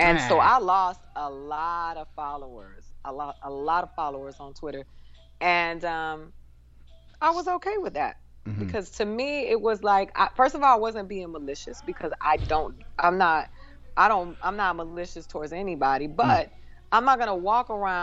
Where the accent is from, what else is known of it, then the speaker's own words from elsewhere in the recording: Caguas, Puerto Rico; Nosotros somos del campo. We're from Caguas.